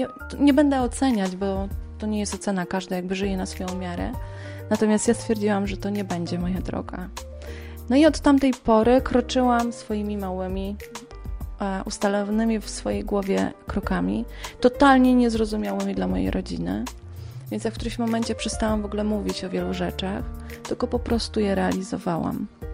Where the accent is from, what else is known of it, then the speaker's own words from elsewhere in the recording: Podlaskie Voivodeship, Poland; Generalnie przez to, że pochodzę z rodziny wielodzietnej, z małego miasteczka na Podlasiu, w wieku 11 lat zmarł mój tata.